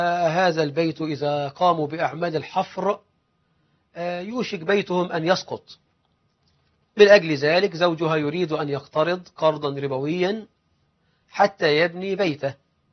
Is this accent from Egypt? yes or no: yes; Egypt; اللهم اجعل بلدنا مصر أمنا أمانا وسائر بلاد المسلمين.